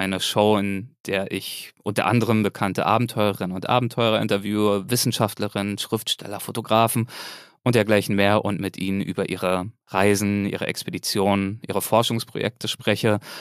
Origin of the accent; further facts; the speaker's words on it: Berlin, Germany; eher behütet aufgewachsen bin in Berlin. Mutter Erzieherin, Vater Polizist